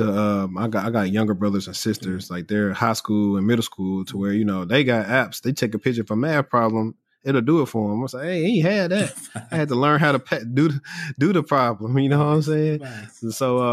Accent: Louisiana, United States; And I'm from Louisiana where housing is cheap.

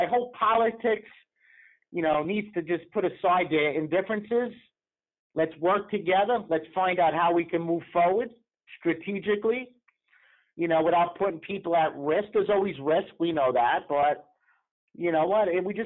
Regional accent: United States; So I spent the night in a hospital in Montreal, and because I'm an American citizen, they couldn't treat me.

